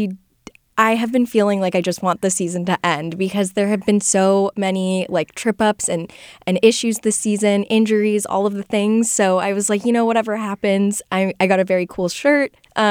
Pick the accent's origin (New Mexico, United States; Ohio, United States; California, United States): California, United States; now in Sacramento, United States; So I grew up in the Bay Area, so I'm sure you can imagine what team I was cheering for when I was a kid. But, you know, I've been in Sacramento for, like, I think it's been 10 years now